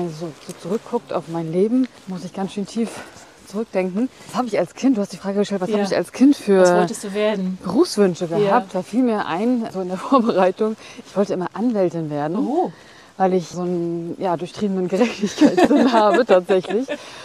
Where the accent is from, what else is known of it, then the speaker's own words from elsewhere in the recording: Rostock, Mecklenburg-Vorpommern, Germany; moved away as an adult; now in Cologne, Germany; In Rostock groß geworden und bis noch studiert.